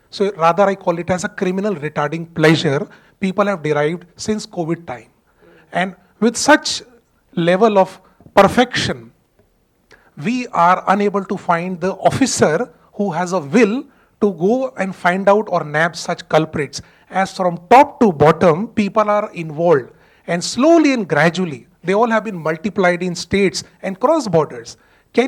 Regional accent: Rajasthan, India; English is a second language; I come from Rajasthan.

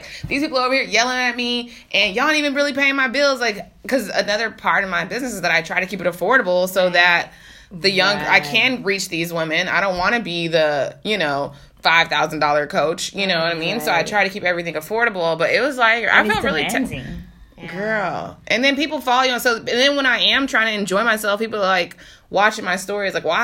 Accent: Texas, United States; now in New York City, United States; I'm a girl from Texas, and now I'm working in sports PR inside the Empire State Building.

